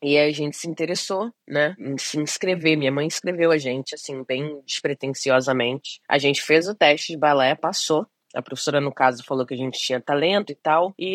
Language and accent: Portuguese; Rio de Janeiro, Brazil; Então, eu sou do Rio de Janeiro, de Benfica, da Zona Norte do Rio.